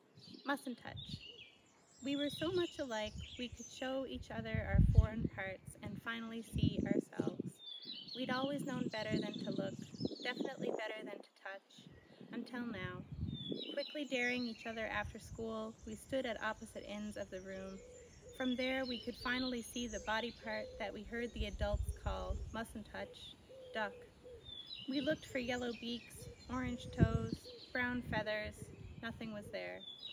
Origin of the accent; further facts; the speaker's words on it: Newfoundland and Labrador, Canada; I'm a poet from Newfoundland and Labrador, Canada